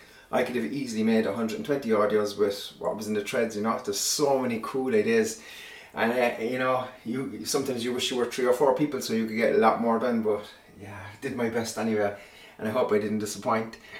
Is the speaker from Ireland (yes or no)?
yes; Ireland; And it's really important as well for, you know, when we're Irish, we have to bake a lot of bread